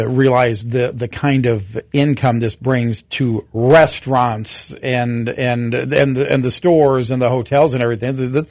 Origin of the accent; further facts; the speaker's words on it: Galesburg, Illinois, United States; I said, no, I moved there from the Galesburg area.